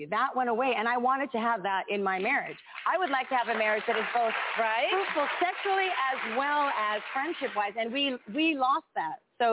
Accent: Texas, United States; Brother of mine, and I'm from Texas, okay?

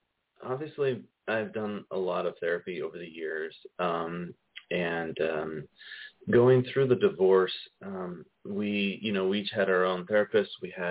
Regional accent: California, United States; I grew up in California and was actually in a completely different field.

